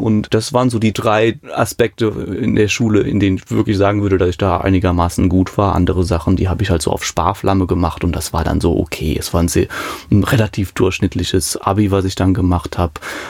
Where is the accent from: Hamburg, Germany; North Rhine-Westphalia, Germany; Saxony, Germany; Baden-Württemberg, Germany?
Hamburg, Germany; also born or lived in Mayen; Mayen in der Eifel, aufgewachsen in Hamburg.